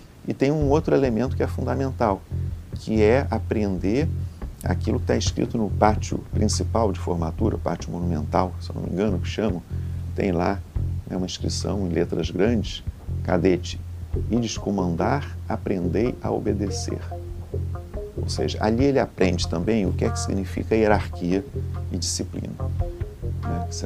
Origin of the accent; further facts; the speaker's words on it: Rio de Janeiro, Brazil; eu sou brasileiro, homem, carioca, branco, vascaíno, vegetariano, professor, casado com Elizabeth